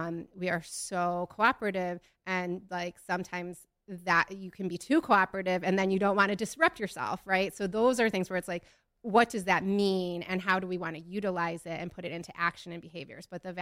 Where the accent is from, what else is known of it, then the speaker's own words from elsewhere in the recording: Midwest, United States; I'm from the Midwest. I just like am who I am.